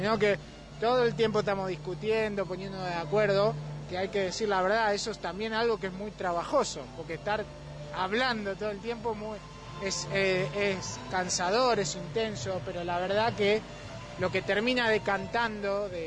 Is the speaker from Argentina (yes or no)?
yes; Buenos Aires, Argentina; somos la gran mayoría de nosotros somos de Buenos Aires